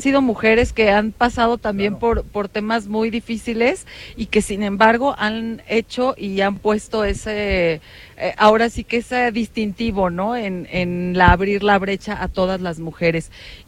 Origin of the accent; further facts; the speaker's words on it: Mexico; estas tradiciones que a nosotros como mexicanos son tan importantes